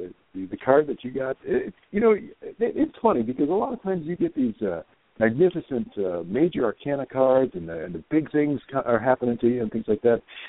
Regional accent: Midwest, United States; I'm from the Midwest, so I'm speaking in jest here

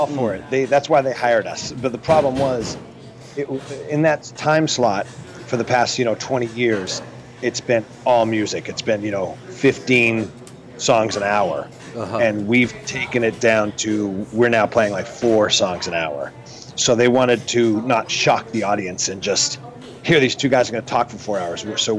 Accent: Boston, Massachusetts, United States; also born or lived in New York City; I was offered a job to do a radio show in Boston, which is my hometown. So I have moved from New York City, where I was for 13 years, and I am now back in my hometown of Boston

